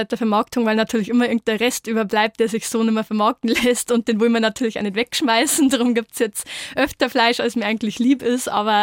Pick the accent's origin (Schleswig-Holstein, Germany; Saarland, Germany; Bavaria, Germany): Bavaria, Germany; das ist meine Heimat und da ist schön.